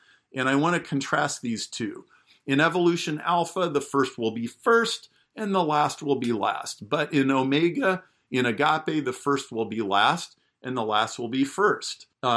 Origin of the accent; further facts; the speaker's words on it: Chicago, Illinois, United States; I'm from Chicago.